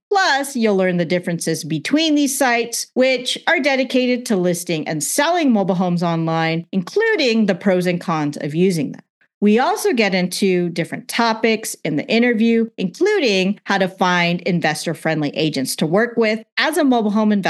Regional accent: California, United States; Basically, I grew up in Orange County, California.

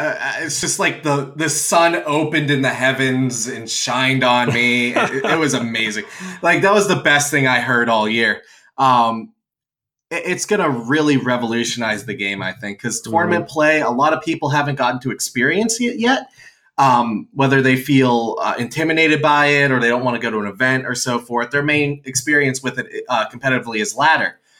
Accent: Pittsburgh, Pennsylvania, United States; We're from Pittsburgh here. It's P-I-X. That's how we pronounce it.

